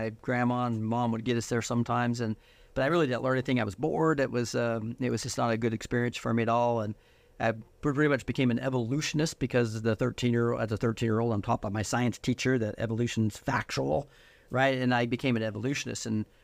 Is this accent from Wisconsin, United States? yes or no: no; Idaho, United States; I saw the judgmental thing there that I grew up in Idaho with very judgmental people.